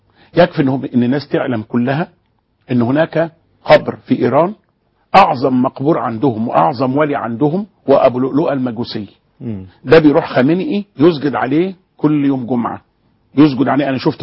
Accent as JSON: {"language": "Arabic", "country": "Egypt"}